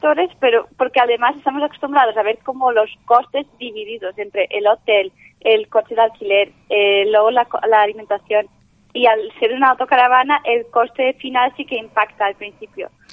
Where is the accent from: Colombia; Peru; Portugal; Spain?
Portugal; y yo soy de Portugal, también los portugueses, tenemos siempre ese detalle de que dejamos todo para la última.